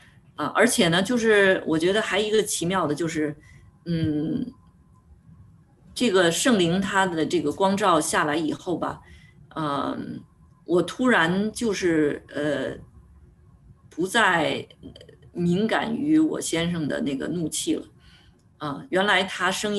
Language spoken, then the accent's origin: Chinese; Beijing, China; 我是北京人啊，又是独生子女，从小就没有人约束过我啊。